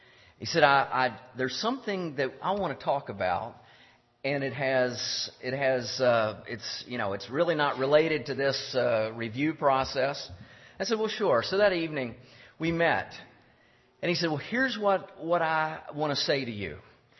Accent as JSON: {"language": "English", "region": "the South", "country": "United States", "said": "I'm from the South. That's why I say y'all."}